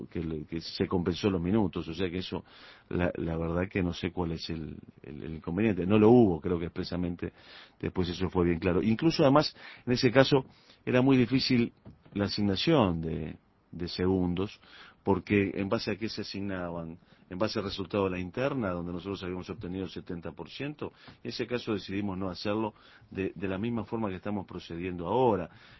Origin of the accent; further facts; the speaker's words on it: Uruguay; Me siento un colorado, un uruguayo que está trabajando.